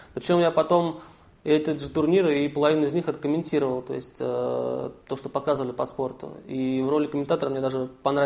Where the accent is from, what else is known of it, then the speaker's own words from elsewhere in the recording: Dzerzhinsky, Moscow Oblast, Russia; Мы с родителями уехали в Московскую область, в ближайший, в город Дзержинский. То есть это 15 минут там до одного метро, до Кузьминок, 15 минут до другого, до Люблино, разные ветки. Причем вот в тихий, мирный, уютный городок, там, в котором я и по сей день живу.